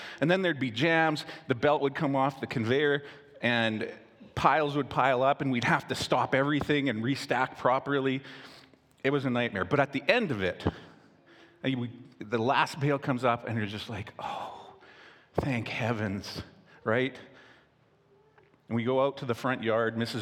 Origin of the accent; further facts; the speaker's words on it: Chilliwack, British Columbia, Canada; I grew up in Greendale, Chilliwack, farming community.